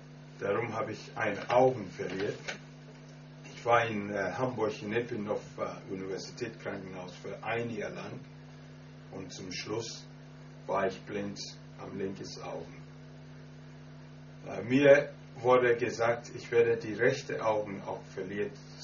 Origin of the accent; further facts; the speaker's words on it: Ghana; ich komme aus Ghana. Ich bin kein Prediger